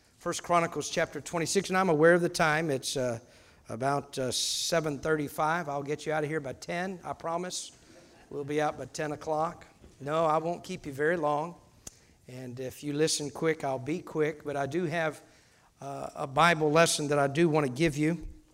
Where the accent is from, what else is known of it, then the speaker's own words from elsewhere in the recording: Missouri, United States; when I grew up in southern Missouri, I grew up near the Black River.